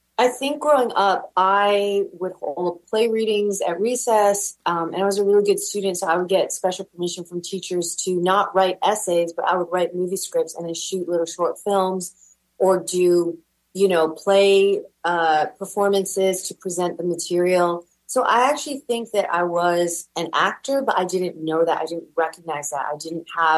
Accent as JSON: {"language": "English", "town": "Edmonton", "region": "Alberta", "country": "Canada", "tie": "born or raised there", "said": "it was the only thing I think that was available to me growing up in Edmonton"}